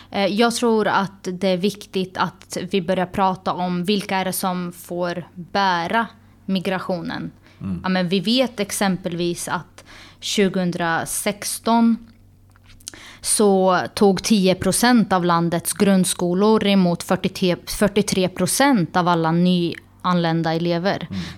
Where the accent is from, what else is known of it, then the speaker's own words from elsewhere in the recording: Norrköping, Östergötland, Sweden; där jag själv är född och uppvuxen i Hageby